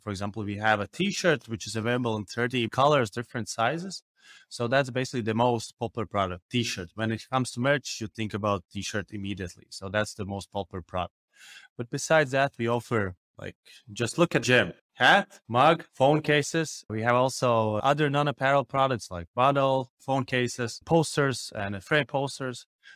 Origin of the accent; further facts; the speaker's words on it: Riga, Latvia; English is a second language; I'm from Riga, Latvia